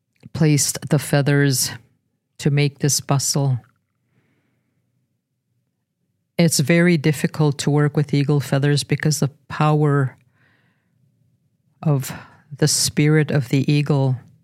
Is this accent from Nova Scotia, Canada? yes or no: no; Fort McMurray, Alberta, Canada; born there; also born or lived in Beaver Lake; I was born in Fort McMurray in 1954. And I said I lived in Beaver Lake and was apprehended at the age of 7. I didn't leave the school till I was 18 years old.